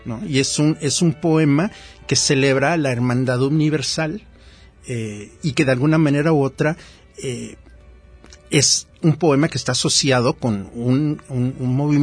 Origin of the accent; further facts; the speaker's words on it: Mexico; a mí la parte interesante de la canción de protesta es que siendo mexicanos, siendo latinoamericanos, pues es muy fácil asociarla directamente con el movimiento de protesta